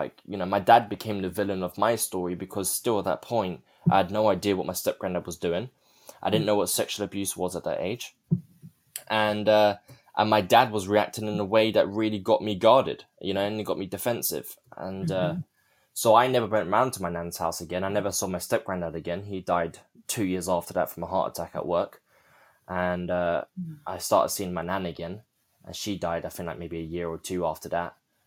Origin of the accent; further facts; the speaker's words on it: Chiswick, London, United Kingdom; So I grew up in West London in Chiswick.